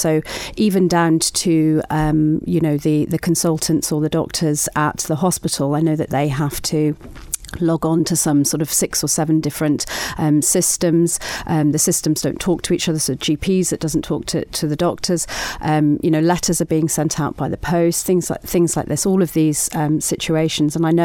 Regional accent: Isle of Man; we're terribly English, aren't we? We're terribly Manx that we don't like to complain

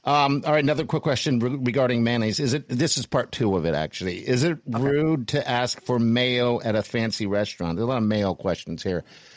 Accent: Germany; It's weird because when I grew up in Germany

